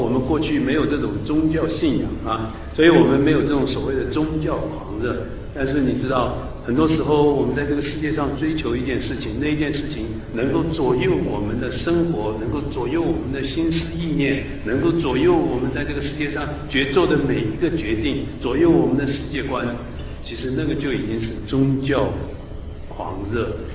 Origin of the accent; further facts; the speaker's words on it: China; 我们从大陆来的